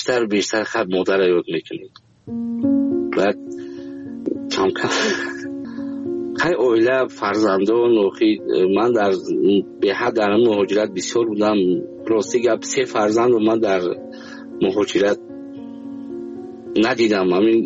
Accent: Afghanistan; خودم از افغانستان هستم.

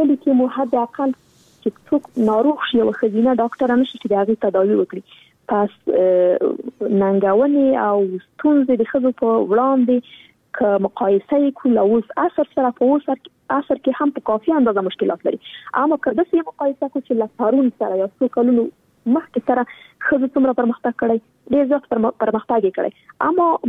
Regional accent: Afghanistan; born or raised there

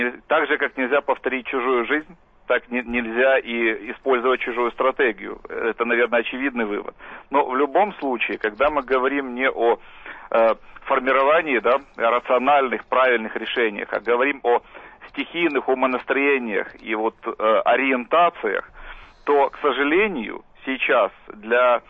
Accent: Ukraine; Но я украинец

